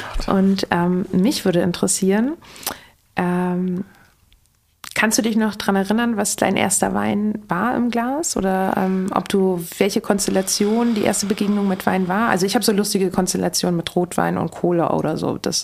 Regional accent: Berlin, Germany; meine ganz persönliche Meinung als Berlinerin

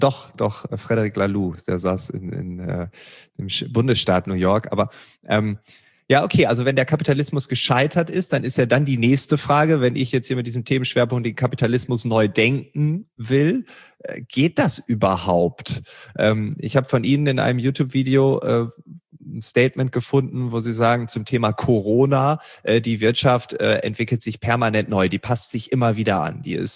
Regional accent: Lower Saxony, Germany; born there; Und ich komme ja noch gebürtig aus Ostfriesland

